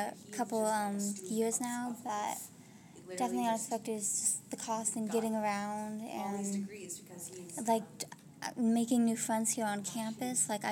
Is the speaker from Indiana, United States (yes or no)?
no; Spokane, Washington, United States; born there; now in Anchorage, United States; I was born in Spokane, Washington, because my parents were stationed at Fairchild Air Force Base, and I've moved around a lot, but now I live in Anchorage, Alaska.